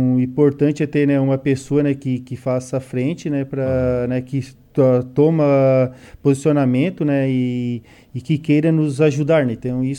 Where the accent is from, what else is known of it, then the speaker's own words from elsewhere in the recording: Urussanga, Santa Catarina, Brazil; mas igual nós aqui de Uruçanga, a maioria nós somos, né, do Simples Nacional